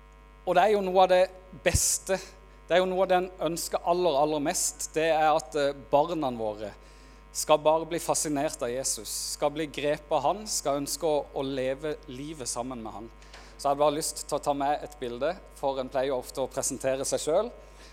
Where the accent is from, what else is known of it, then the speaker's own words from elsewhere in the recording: Farsund, Agder, Norway; Der jeg kommer fra Farsund, så sier en født med gullhår i rumpa.